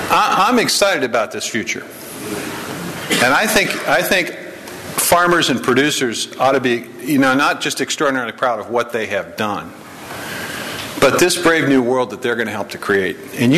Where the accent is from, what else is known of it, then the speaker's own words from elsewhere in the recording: Iowa, United States; a problem in many areas of my home state, now becomes a vital ingredient